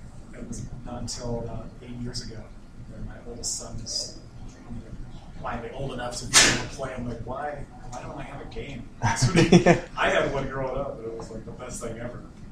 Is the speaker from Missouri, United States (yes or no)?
yes; Kansas City, Missouri, United States; I'm from Kansas City.